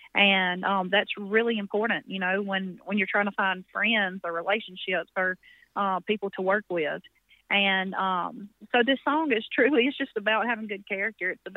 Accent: Louisiana, United States; since I'm from North Louisiana, I'm just redneck.

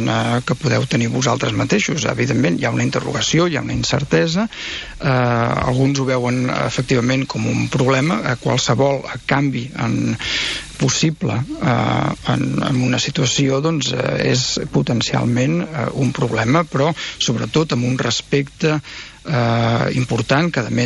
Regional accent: Catalonia, Spain; Jo en allà estava com a ciutadà català

